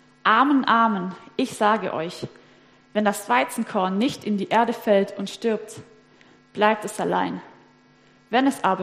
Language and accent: German; Neuffen, Baden-Württemberg, Germany; Ursprünglich komme ich aus Neuffen, das ist bei Metzingen-Nürtingen in der Nähe.